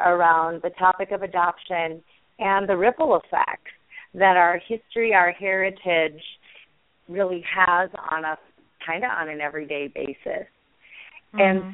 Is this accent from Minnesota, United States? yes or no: yes; Minnesota, United States; I grew up in Minnesota, Susan, and I remember those cold, dreary fall days quite well. One of the reasons why I live in the West now.